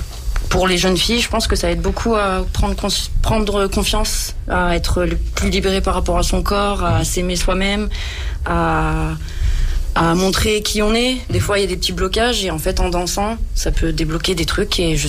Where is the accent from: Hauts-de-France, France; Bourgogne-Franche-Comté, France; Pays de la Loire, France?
Bourgogne-Franche-Comté, France; Dijon; now in Grenoble, France; Donc à la base, moi, je viens de Dijon.